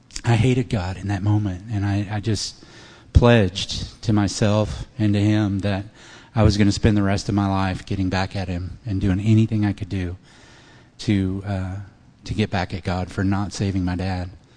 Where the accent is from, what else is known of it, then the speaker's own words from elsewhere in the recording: Lincoln, Nebraska, United States; now in Texas, United States; So I grew up in Lincoln, Nebraska, and during the 1970s. I was born in 64